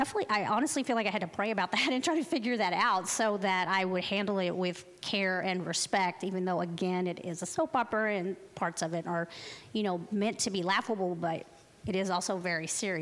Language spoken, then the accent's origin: English; Texas, United States; now in Los Angeles, United States; And to say, oh, I'm a proud Christian and I'm a Texan, that can scare people here in LA, you know.